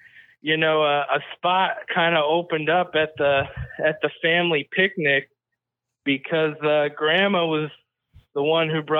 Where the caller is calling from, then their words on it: Cedarburg, Wisconsin, United States; I'm calling from Cedarburg, Wisconsin.